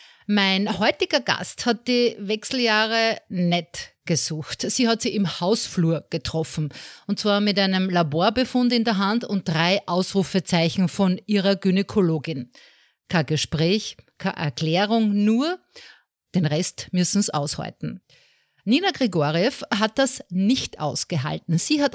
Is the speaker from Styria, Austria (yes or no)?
yes; Styria, Austria; bei uns in Österreich, in der herrlichen Steiermark